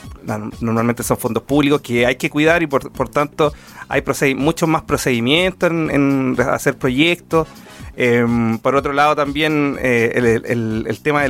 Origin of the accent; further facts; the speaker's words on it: Rancagua, O'Higgins, Chile; Soy, bueno, un rancagüino. Crecí en Rancagua, estudié en Ingeniería Eléctrica en la USAT y trabajé en el sector privado, también en el sector público. Y en 2022 me nombraron Seremi de Energía y volví aquí a mi ciudad, a mis orígenes.